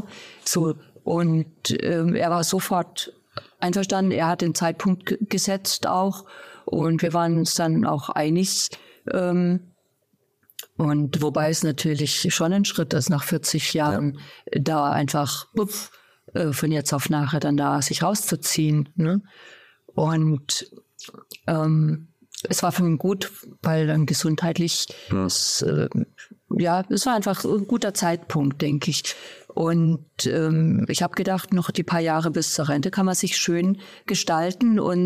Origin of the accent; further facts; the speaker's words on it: Erlangen, Bavaria, Germany; Du musst Erlangen. Ja. Aber Erlangen ist der weitest entfernte Vorort von Berlin gewesen, durch Siemens.